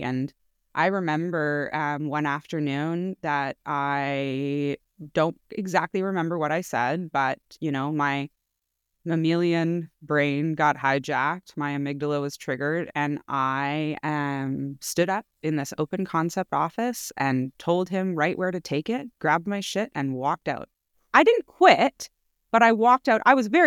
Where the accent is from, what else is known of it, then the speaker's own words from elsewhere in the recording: Canada; also born or lived in United States; We also lived in the States and we're Canadian.